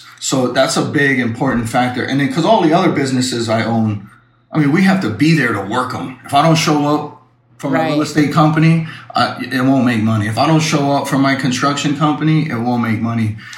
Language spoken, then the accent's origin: English; Pearl City, Hawaii, United States; We came from Pearl City, Hawaii. I mean, we're in the middle of the island.